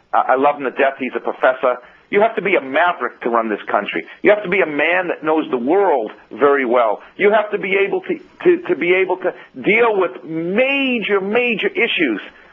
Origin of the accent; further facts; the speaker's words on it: Revere, Massachusetts, United States; look, I grew up in Revere, Massachusetts. I grew up in the drug days.